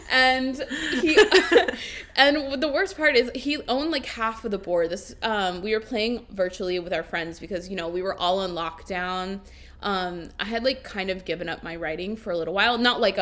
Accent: Louisiana, United States; for everybody listening. I'm from Louisiana.

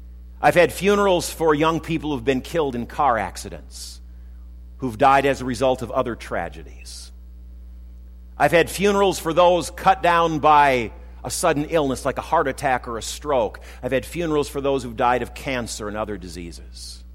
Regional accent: Minneapolis, Minnesota, United States; When I was a young person growing up in Minneapolis, we lived in a large house on the southern edge of the city, large three-story house.

